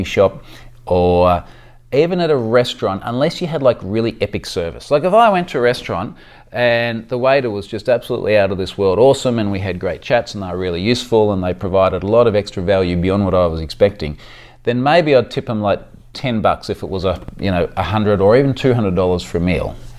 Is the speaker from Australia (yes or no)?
yes; Australia; it's a pain in the ass for me as an Aussie as well